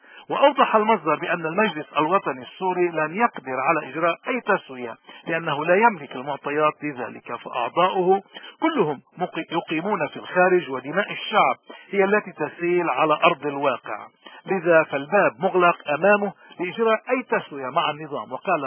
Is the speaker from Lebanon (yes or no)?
yes; Lebanon